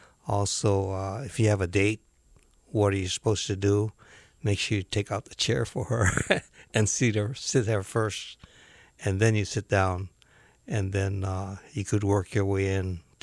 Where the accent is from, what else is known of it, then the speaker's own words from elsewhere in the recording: Honolulu, Hawaii, United States; I grew up in the area of Kapahulu, Kaimiki. And that was the extent of it. Close to Iolani School, Close to the golf course.